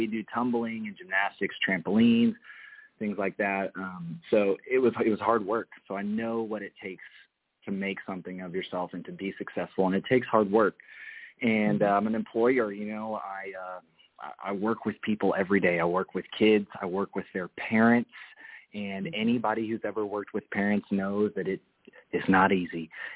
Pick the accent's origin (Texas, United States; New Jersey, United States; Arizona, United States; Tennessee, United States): Texas, United States; Dallas; Well, I was born in Dallas. I'm a Texas native, born and raised.